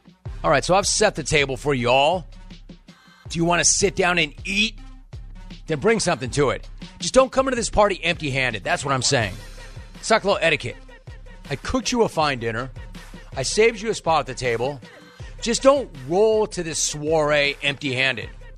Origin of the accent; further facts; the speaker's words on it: Los Angeles, California, United States; now in Irvine, United States; I grew up in West L.A. I spent most of my childhood in the Valley.